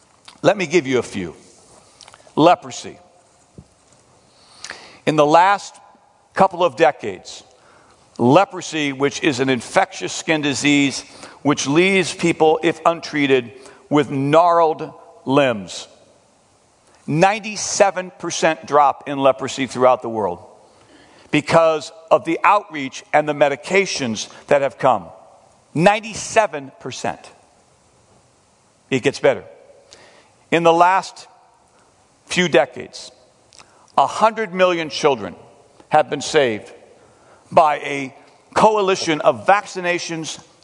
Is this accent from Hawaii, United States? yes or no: no; Long Beach, California, United States; El Dorado Foursquare Church in Long Beach, California, which is my hometown.